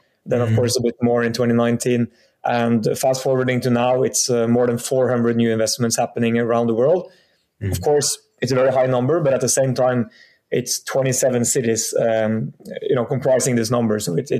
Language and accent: English; Norway; English is a second language; moved away as an adult; also born or lived in United Kingdom / United States; now in Singapore; I'm from Norway. I've been growing up there and then studied in the UK and the US. Live now out of Singapore for what's becoming soon 9 years. So it's a quite global background